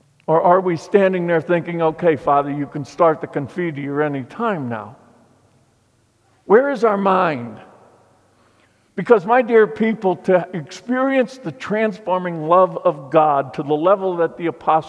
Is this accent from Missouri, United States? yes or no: yes; Missouri, United States; I grew up in Missouri, the Show Me State.